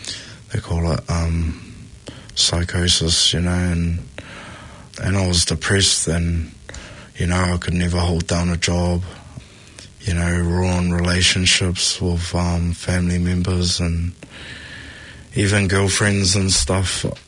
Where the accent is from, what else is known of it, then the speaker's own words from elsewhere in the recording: Auckland, New Zealand; I grew up in Grey Lynn, Central Auckland